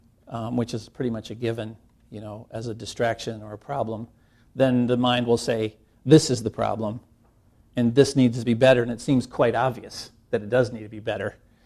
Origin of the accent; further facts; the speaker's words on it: Rochester, Minnesota, United States; also born or lived in Portland / New York / Tokyo; I did grow up in Minnesota. I grew up in Rochester, actually. I went to college out in Portland, Oregon.